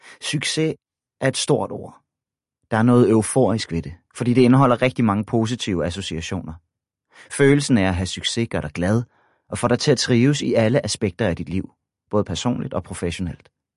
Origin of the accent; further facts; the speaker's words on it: Nibe, North Denmark Region, Denmark; En vinterdag stoppede jeg op på min daglige tur forbi Limfjorden uden for min hjemby Nibe